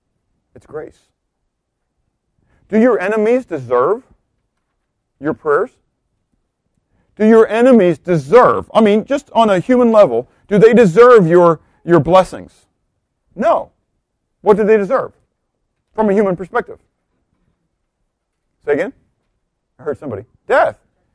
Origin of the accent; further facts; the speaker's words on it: Pittsburgh, Pennsylvania, United States; I mean, I remember growing up in Pittsburgh, having to watch the news to find out what the pollution count was